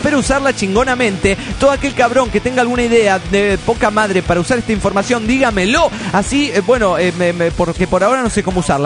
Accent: Toluca, State of Mexico, Mexico; yo soy de Toluca, pero estudio en Ciudad Juárez.

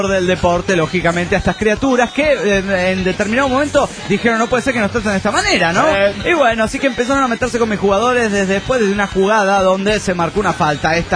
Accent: Chetumal, Quintana Roo, Mexico; de Chetumal, que en Tanaro, México.

